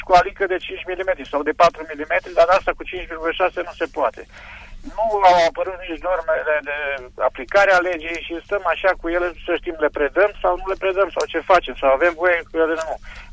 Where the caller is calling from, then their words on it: Făgăraș, Brașov County, Romania; sunt din Făgăraș și am o întrebare